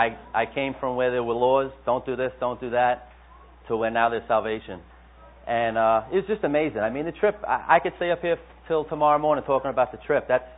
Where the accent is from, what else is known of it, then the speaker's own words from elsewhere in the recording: United States; I'm not there because I'm from the United States. I'm from America, and we're better than them.